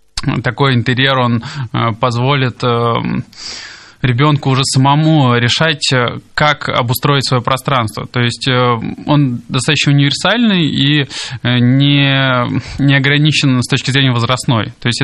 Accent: Saint Petersburg, Russia; Хотя я сам вырос в Купчино.

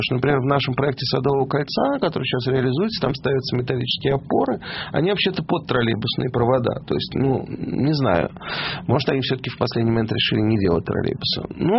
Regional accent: Moscow, Russia; Я должен сказать, что я москвич, и я вырос тут

